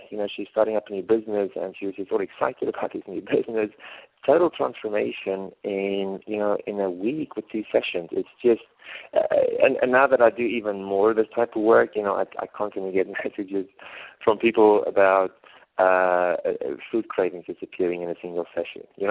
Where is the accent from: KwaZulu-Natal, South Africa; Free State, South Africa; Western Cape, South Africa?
Western Cape, South Africa; Cape Town; Now, I'm from South Africa. I'm from Cape Town, you know, with Table Mountain.